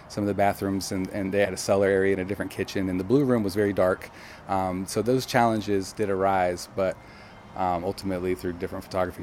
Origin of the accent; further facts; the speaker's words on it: Beaufort, South Carolina, United States; I live in Beaufort. I was born and raised in Beaufort, actually. So, okay. Been there my whole life.